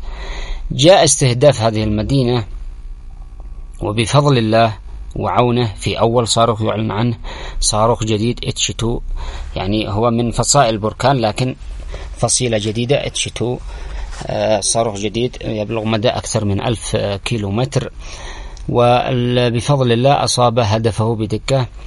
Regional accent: Yemen

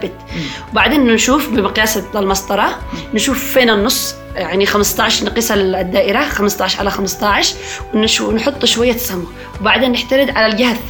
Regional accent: Yemen

